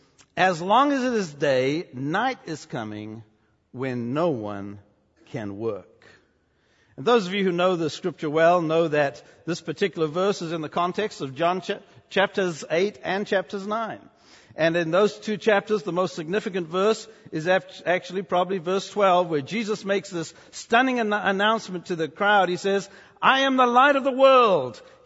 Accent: Nigeria; Growing up in Africa, I was born in Nigeria in a Southern Baptist missionary hospital.

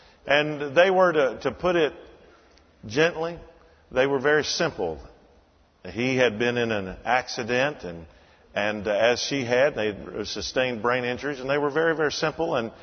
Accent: Kentucky, United States; And I grew up in Western Kentucky, where we were Darwinian at the table.

